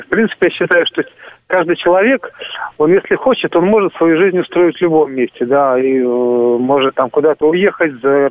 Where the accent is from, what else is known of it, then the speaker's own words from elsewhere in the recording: Siberia, Russia; now in Moscow, Russia; Я приехал сюда вообще из Сибири.